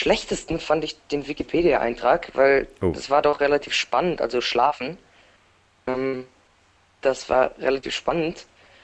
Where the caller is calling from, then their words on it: Bochum, North Rhine-Westphalia, Germany; Ich bin aus Nordrhein-Westfalen, Mhm. hier aus Bochum.